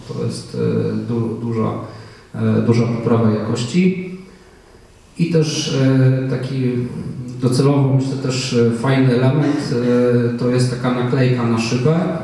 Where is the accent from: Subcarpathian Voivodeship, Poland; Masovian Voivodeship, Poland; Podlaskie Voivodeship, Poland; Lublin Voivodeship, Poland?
Masovian Voivodeship, Poland; Warsaw; bo tutaj ja akurat jestem z Warszawy